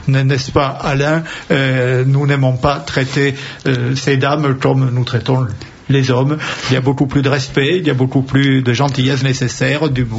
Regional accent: France; en tant que chrétien, je dirais ceci, c'est que, et en tant que français

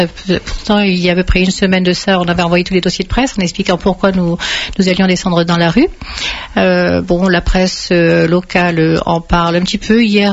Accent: Algeria; now in Marseille, France; Lorsque nous sommes partis d'Algérie, nous sommes tous arrivés à Marseille.

